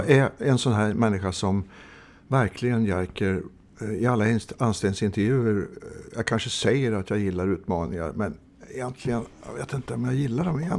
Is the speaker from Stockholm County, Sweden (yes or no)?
no; Bollnäs, Gävleborg County, Sweden; accent: Hälsingland dialect; jag är född i Hälsingland uppe i Bollnäs. Så att när jag verkligen går loss ordentligt så tror jag att man hör det. Men de flesta tror jag ändå hör spår av min jävla dialekt där jag är uppväxt under rätt lång tid.